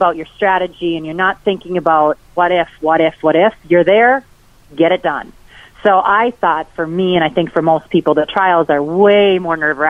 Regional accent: Dawson, Minnesota, United States; I grew up in Dawson, Minnesota, rural Minnesota, and they put us in everything

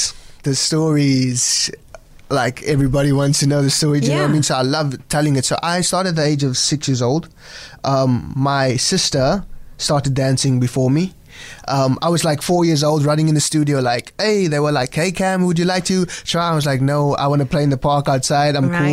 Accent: South Africa; these people are seeing you for the very first time as a South African boy and a young, you know, young, I would say, superstar in that sense.

